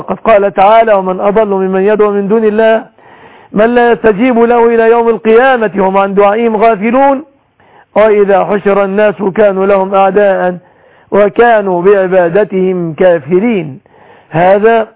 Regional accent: Egypt; وأسأل الله أن يحفظ بلادنا مصر السنية

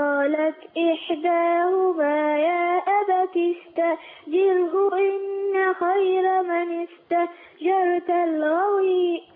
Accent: Somalia; من الصومال.

